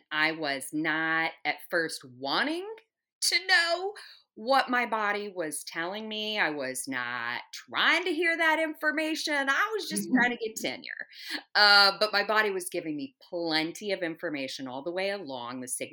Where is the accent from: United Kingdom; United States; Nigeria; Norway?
United States; Louisville, Kentucky; coming home to Louisville, Kentucky. I started at my hometown institution, University of Louisville